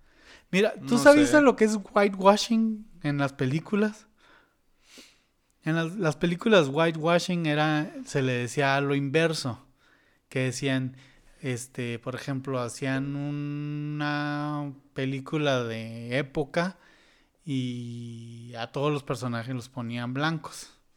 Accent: Mexico; Nosotros como mexicanos.

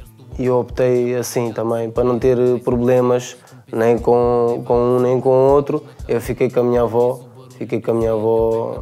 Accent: Martins, Portugal; Nasci e cresci em Martins. Eu não sei como é crescer noutro sítio, mas adorei crescer em Martins

